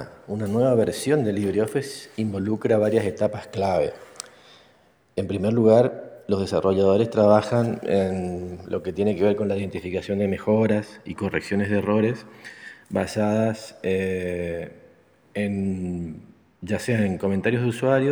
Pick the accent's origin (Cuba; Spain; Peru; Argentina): Argentina; de Argentina.